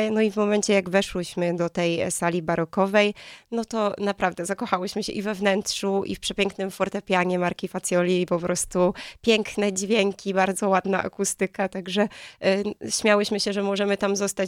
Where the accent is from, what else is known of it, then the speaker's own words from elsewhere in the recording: Lower Silesian Voivodeship, Poland; also born or lived in San Francisco, United States; now in Jawor, Poland; Następnie rodzice moi podjęli decyzję, że wracają, żeby być bliżej rodziny i przeprowadziliśmy się tutaj do Polski. Natomiast to była rejony Kotliny Kłodzkiej, więc absolutnie nie tutaj Jawor.